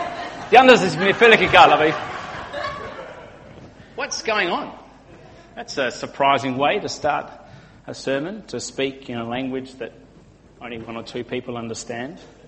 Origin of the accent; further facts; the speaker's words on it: Papua New Guinea; born there; I was born not in this country. I was born in Papua New Guinea in 1975, the year that Papua New Guinea gained independence.